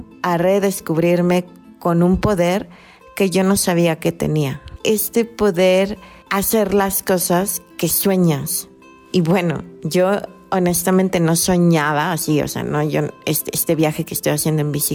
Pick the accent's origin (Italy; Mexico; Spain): Mexico; Mexico City; born there; also born or lived in Oaxaca; tengo 42 años y nací en la Ciudad de México. En la ciudad de Oaxaca estuve viviendo del 2014 al 2018.